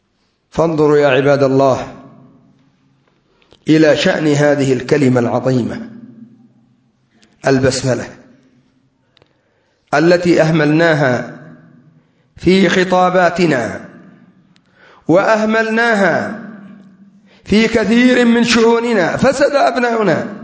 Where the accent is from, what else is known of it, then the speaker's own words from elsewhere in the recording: Yemen; كان عندنا في اليمن الأعلى، وما أدري عندكم